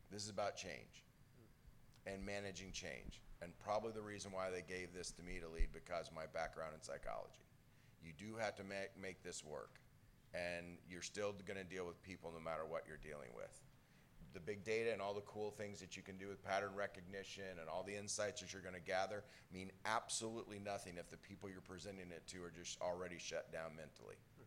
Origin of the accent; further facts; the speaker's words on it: Kentucky, United States; I'm a hillbilly from Kentucky and a psychologist by training